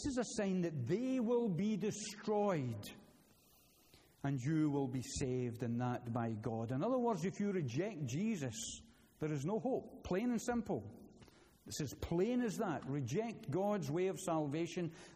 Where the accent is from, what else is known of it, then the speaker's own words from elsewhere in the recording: Scotland, United Kingdom; I must confess, as a Scotsman watching all of this.